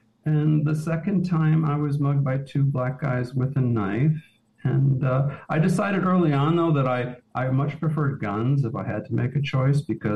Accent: Detroit, Michigan, United States; also born or lived in New York; I moved to New York from Detroit, of all places, but I grew up in suburban Detroit. But I moved there in 1982, which was still very much the 70s in New York.

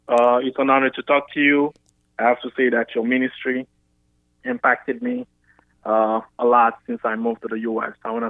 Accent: Haiti; I'm from Haiti.

